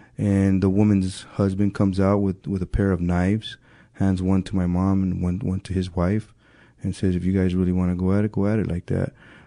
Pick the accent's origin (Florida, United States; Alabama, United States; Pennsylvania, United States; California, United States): California, United States; Pacoima; born there; I was born in Pacoima, California, 1965.